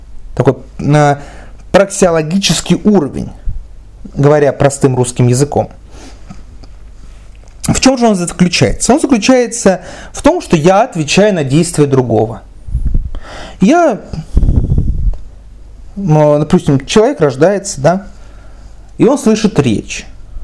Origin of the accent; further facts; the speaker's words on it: Volgograd, Volgograd Oblast, Russia; Волгоград, допустим, собственно, откуда я, мой родной город, центр мира, я полагаю.